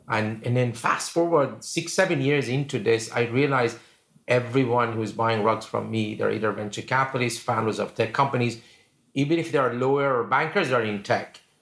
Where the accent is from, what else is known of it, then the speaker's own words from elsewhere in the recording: Iran; As you know, I grew up in Iran. When I was 10 years old, the revolution happened, and 2 years after, the war with Iraq happened.